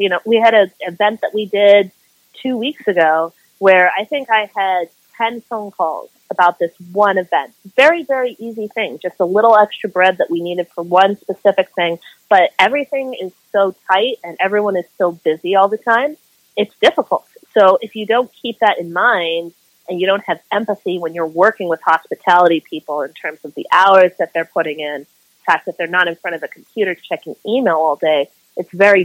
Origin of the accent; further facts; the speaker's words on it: Hawaii, United States; wrestling was a huge part of my childhood. I grew up in Hawaii.